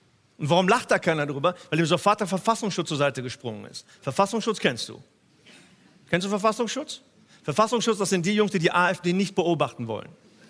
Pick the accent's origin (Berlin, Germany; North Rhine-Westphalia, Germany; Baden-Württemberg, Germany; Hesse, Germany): North Rhine-Westphalia, Germany; Cologne; Da, wo ich herkomme, in Köln